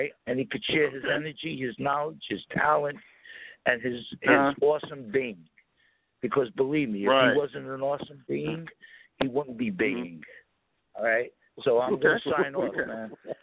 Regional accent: Brooklyn, New York, United States; I came from the hood, man. I grew up in Brooklyn, man.

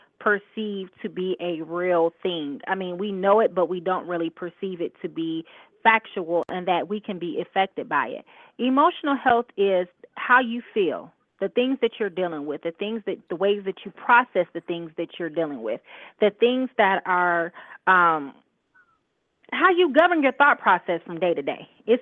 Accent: Gary, Indiana, United States; also born or lived in Midwest; Actually, I was born and raised in Gary, moved around the Midwest.

